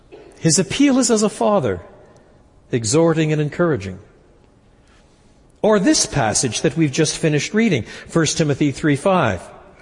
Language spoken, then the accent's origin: English; Quebec, Canada; I was brought up in French Canada.